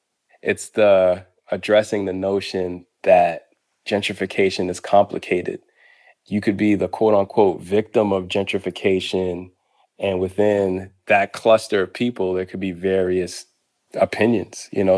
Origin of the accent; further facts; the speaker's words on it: Boston, Massachusetts, United States; also born or lived in Harlem; When I was growing up in Roxbury in Boston and when I lived in Harlem, I didn't wake up every day saying, oh, my neighborhood is gentrifying.